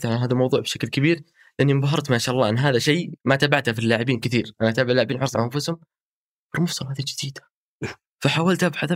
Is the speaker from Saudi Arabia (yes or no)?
yes; Saudi Arabia; في شخص افخر فيه كسعوديين